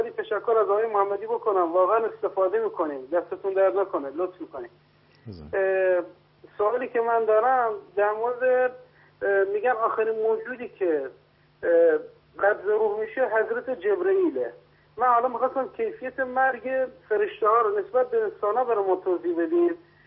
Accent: Khorramshahr, Khuzestan, Iran; البته من از خوزستانم، حالا از خرمشهرم مزاحمتون میشم.

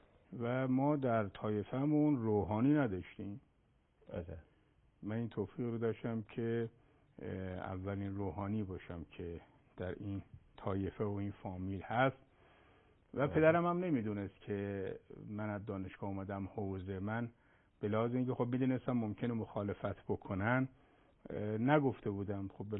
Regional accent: Mashhad, Razavi Khorasan, Iran; بله خود شهر مشهد متولد شدم. تا سوم دبستان ما مشهد بودیم، اما دیگه چهارم ابتدایی رو اومدیم تهران. پدرمون از مشهد به تهران هجرت کردن و دیگه در تهران بودیم

